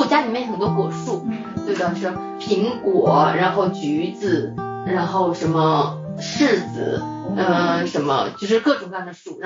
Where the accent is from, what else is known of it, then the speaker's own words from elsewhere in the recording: Jiangsu, China; 我是江苏人。